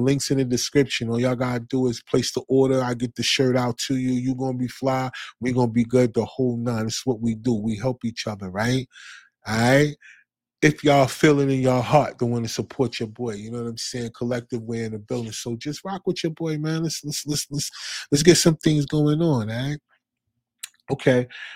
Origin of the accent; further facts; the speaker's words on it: New Jersey, United States; But we also see New Jersey, my home state of New Jersey, man.